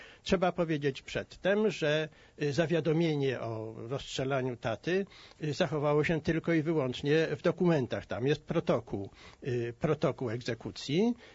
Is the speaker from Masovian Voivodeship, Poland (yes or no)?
yes; Warsaw, Masovian Voivodeship, Poland; born or raised there